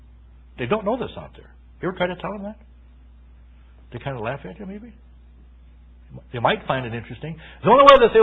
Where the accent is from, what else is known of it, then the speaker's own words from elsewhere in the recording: South Dakota, United States; And we're not even from the Northwest. We're from South Dakota.